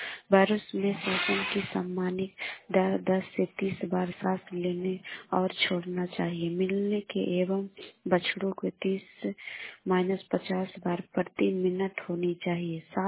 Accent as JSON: {"language": "Hindi", "region": "Bihar", "country": "India", "said": "मैं विवाहपुरा से ले हूँ, पटना जिला के रहने वाले हूँ।"}